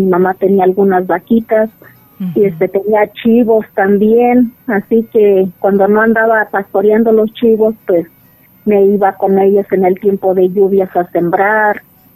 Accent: Cumburindio, Michoacán, Mexico; now in Tzintzuntzan, Mexico; Vengo de la comunidad de Cumburindio, municipio de Huetamo. Me vine a estudiar enfermería a Morelia.

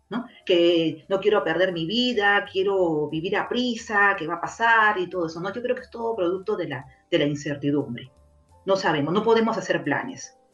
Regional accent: Peru; now in Spain; Perú, mi tierra también está exactamente igual

